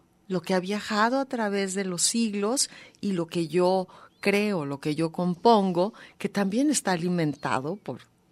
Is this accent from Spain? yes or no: no; Mexico; siendo yo mexicana